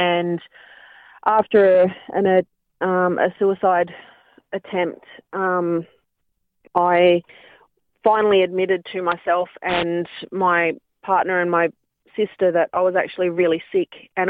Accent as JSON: {"language": "English", "town": "Dayton", "region": "Ohio", "country": "United States", "tie": "born or raised there", "said": "So I, growing up in Dayton, it was being an Aboriginal female, but being a fair-skinned Aboriginal female, I never really fit in with the white kids, and I never really fit in with the black kids"}